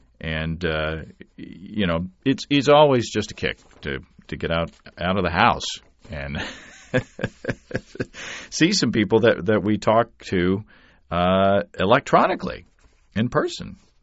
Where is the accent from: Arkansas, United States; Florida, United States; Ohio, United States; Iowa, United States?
Arkansas, United States; And I am from Arkansas.